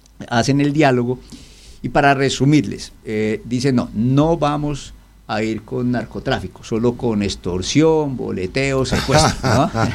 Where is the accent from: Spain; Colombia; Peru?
Colombia; Así que muy penosamente, como colombiano, tengo que reiterar